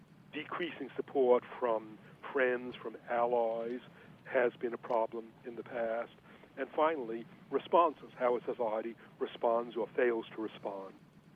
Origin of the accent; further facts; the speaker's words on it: California, United States; something about which I, as a Californian, know and think a lot now